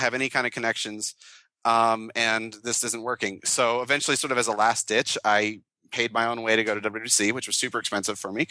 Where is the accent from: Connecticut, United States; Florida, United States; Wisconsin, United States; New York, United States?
New York, United States; Binghamton; because I'm from upstate New York. I'm from Binghamton.